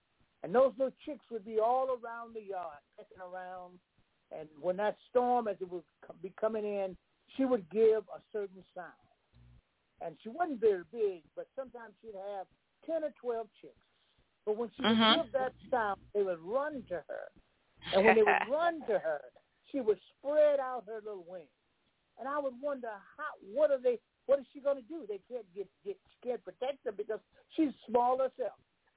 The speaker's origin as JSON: {"language": "English", "town": "Memphis", "region": "Tennessee", "country": "United States", "tie": "born or raised there", "said": "I can remember growing up in the South, in Tennessee, where I'm from, Memphis, and I can remember my grandmother having raising chickens."}